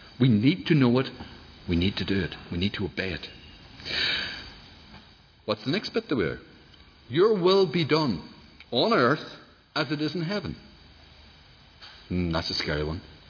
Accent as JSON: {"language": "English", "region": "Northern Ireland", "country": "United Kingdom", "said": "And I know this. I'm from Tyrone."}